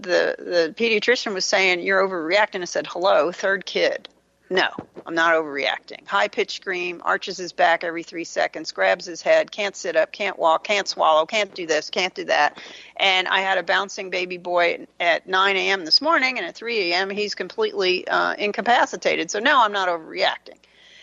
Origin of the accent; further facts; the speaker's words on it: California, United States; So I turned to someone I knew in California, because I'm from California.